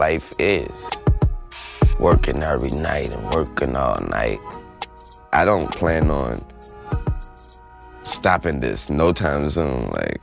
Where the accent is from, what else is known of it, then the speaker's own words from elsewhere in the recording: New Orleans, Louisiana, United States; You know, I'm from New Orleans. I'm related to the people that live in those.